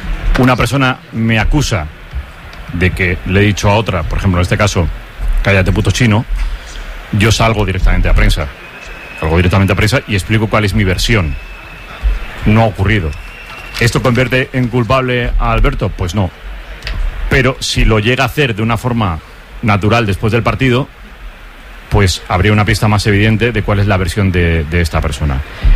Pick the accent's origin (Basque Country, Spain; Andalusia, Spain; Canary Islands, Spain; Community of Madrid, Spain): Basque Country, Spain; Legazpi; enviar un abrazo muy grande a mi pueblo, a Legazpi